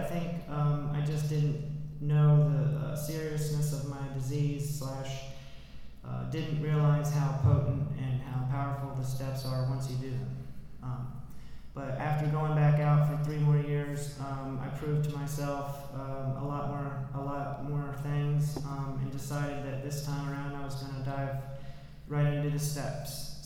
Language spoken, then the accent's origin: English; Williamsburg, United States; I grew up in Williamsburg, started drinking when I was 15.